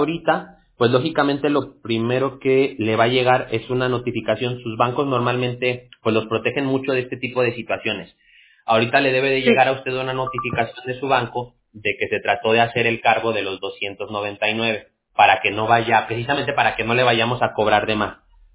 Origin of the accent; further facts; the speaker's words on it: Mexico; now in United States; aunque estamos en California, pues por ejemplo, yo soy mexicano